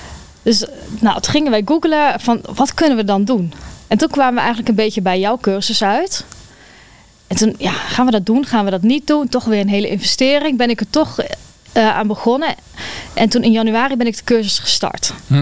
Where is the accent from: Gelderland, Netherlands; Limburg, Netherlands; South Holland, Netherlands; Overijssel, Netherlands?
Gelderland, Netherlands; Ik ben 31 jaar. Ik kom ook uit de Achterhoek.